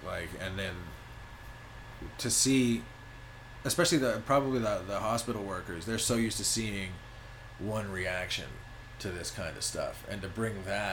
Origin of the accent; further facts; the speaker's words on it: Mississauga, Ontario, Canada; now in Montreal, Canada; I grew up in Mississauga to British folk, and it was great, man. I moved to Montreal in 2008, and I love it here. This is my new hometown.